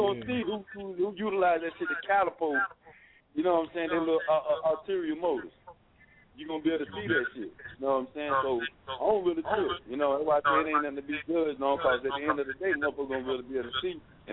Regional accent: Winston-Salem, North Carolina, United States; He's Greenville. I'm from Winston.

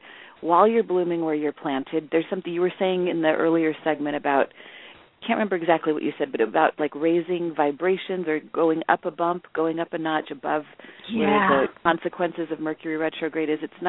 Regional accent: Los Angeles, California, United States; I'm a city girl. I was raised in East LA, so nature was like an anomaly to me.

